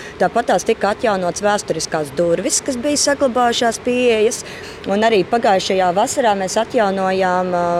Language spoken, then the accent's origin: Latvian; Riga, Latvia; man kā rīdziniece ir liels prieks un lepnums